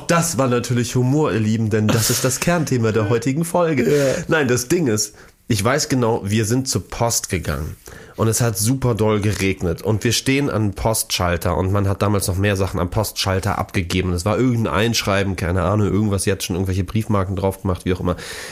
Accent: Hamburg, Germany; also born or lived in Munich / Dortmund; Wir haben von meinem ungefähr 7. bis 12. Lebensjahr in Dortmund gelebt. Ich bin in Hamburg geboren und dann sind wir nach München, Dortmund, wieder Hamburg, weil mein Vater wegen Versetzung in der Firma

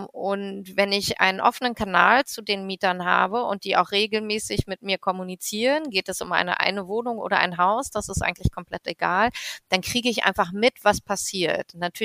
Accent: Berlin, Germany; Ich bin Berlinerin gebürtig.

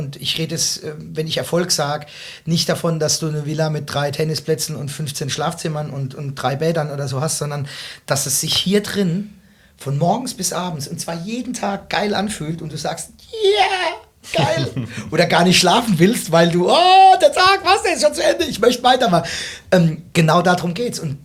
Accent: Rhineland-Palatinate, Germany; ich bin ja eigentlich Pfälzer, ne, gewesen.

